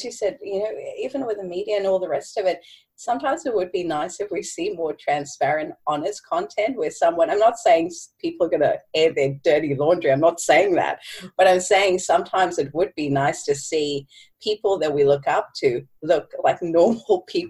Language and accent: English; Cape Town, Western Cape, South Africa; I'm from Cape Town, South Africa